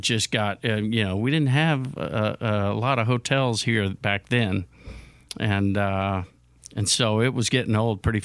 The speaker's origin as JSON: {"language": "English", "town": "Houston", "region": "Texas", "country": "United States", "lives_now": "Nashville, United States", "said": "Yeah, I'm from Houston."}